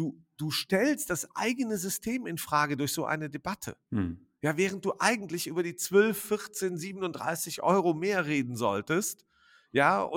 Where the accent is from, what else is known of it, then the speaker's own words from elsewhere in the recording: North Rhine-Westphalia, Germany; born there; ich komme aus der Nähe von Jülich gebürtig. Ja, da brauchst du eine Stunde nach Düsseldorf, eine Stunde nach Köln und eine halbe Stunde nach Aachen.